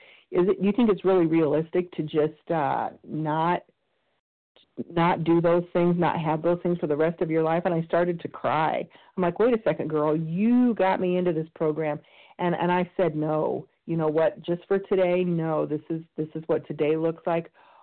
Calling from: Illinois, United States; and I'm calling from Central Illinois.

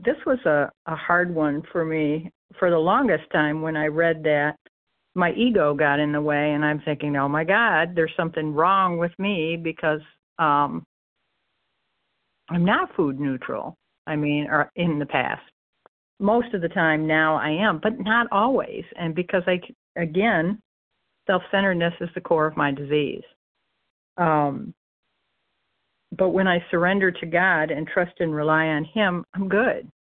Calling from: Michigan, United States; from Michigan

